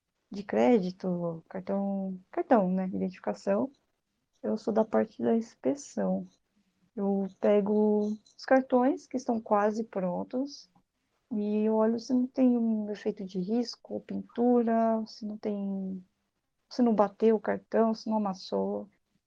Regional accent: Brazil; Pô, eu sou brasileira aí, eu tô com uma pessoa

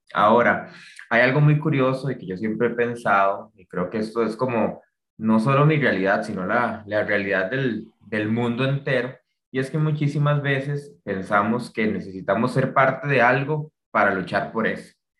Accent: Puntarenas, Costa Rica; also born or lived in Heredia; now in Cartago, Costa Rica; Tengo 26 años. Les puedo comentar que soy originalmente de Punta Arenas. De ahí está mi familia. Pero crecí cierta parte en Heredia, ahora vivo en Cartago y paso mucho tiempo en San José.

